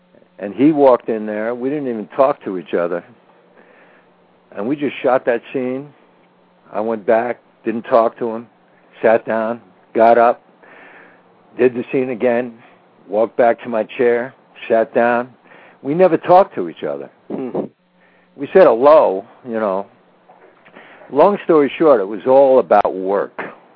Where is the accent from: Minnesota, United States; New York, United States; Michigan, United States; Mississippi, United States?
New York, United States; He's from New York, and I'm from New York, and, you know.